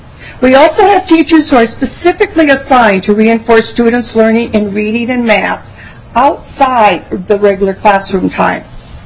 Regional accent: St. Cloud, Minnesota, United States; As you know … from St. Cloud, and this is my 42nd year working in the field of education.

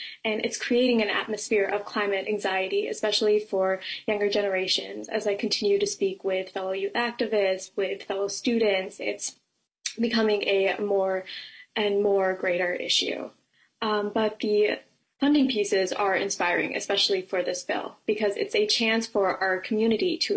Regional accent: Maple Grove, Minnesota, United States; I'm from Maple Grove. I'm a student and youth activist

